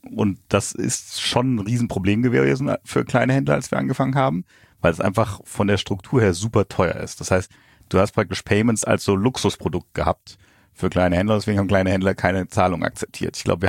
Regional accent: Frankfurt, Hesse, Germany; moved away as an adult; Frankfurt aufgewachsen, recht innenstadtnah. Ganz normal Abi in Frankfurt und dann habe ich mit 18 beschlossen, ich muss jetzt Frankfurt verlassen

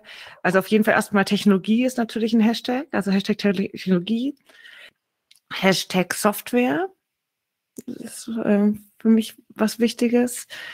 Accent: Baden-Württemberg, Germany; ich komme aus Schwaben. Also ich rede heute nicht nur aus Stuttgart, sondern ich komme hier aus der Nähe von Stuttgart.

